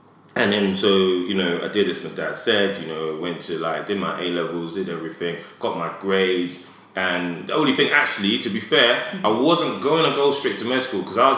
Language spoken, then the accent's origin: English; Edmonton, London, United Kingdom; And I grew up in Edmonton, you know, so like, where we were, yeah.